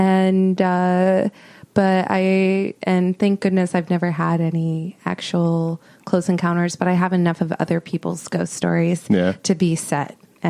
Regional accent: Minnesota, United States; But with ghost stories, there's this one time in my home state, Minnesota, somebody tried to bring me to a haunted barn

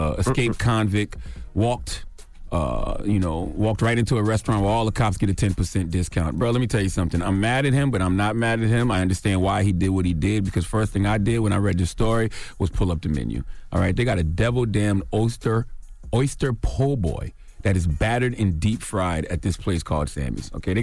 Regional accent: Moncks Corner, South Carolina, United States; Okay, I'm from Moncks Corner, South Carolina, so that low country diet is in me.

